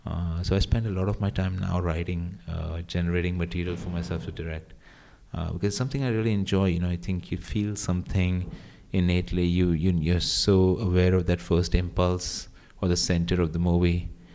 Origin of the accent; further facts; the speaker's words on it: India; it came back when I was growing up in India